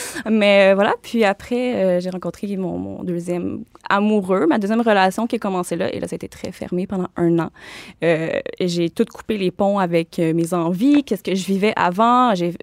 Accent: Saint-Jérôme, Quebec, Canada; Saint-Jérôme.

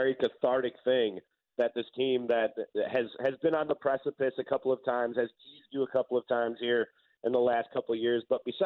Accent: Chicago, Illinois, United States; I'm a lifelong Cubs fan, guys, born and raised in Chicago and the suburbs thereof.

